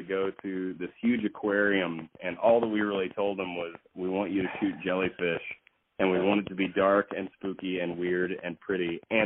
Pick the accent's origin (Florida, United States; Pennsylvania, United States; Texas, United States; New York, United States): Texas, United States; Fort Worth; I grew up in Fort Worth, Texas. I did a lot of growing up in Austin because I was in college at the time. But when I was a kid, it was in Fort Worth.